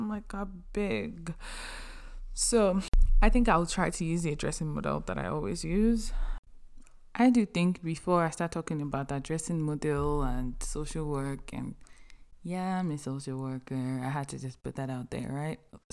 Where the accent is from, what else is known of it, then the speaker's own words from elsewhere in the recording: Nigeria; now in United States; I'm from Nigeria. I currently live in the United States, and I'm Yoruba.